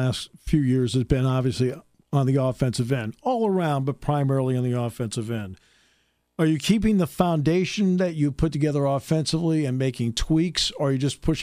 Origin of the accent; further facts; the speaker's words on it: New England, United States; since I grew up in New England, I'm the one person in the program that can pronounce Haverhill